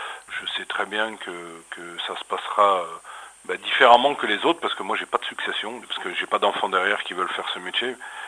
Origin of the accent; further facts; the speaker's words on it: Bourgogne-Franche-Comté, France; je suis originaire du Jura, d'un petit village de 450 à 500 habitants.